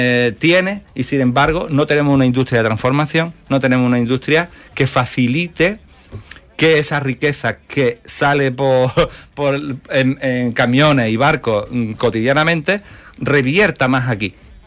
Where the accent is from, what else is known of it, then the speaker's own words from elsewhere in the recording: Málaga, Andalusia, Spain; yo soy malagueño, en Málaga se ha multiplicado por dos